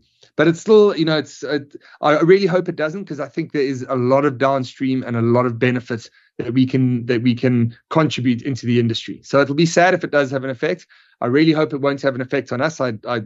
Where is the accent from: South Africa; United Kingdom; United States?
South Africa; we are South African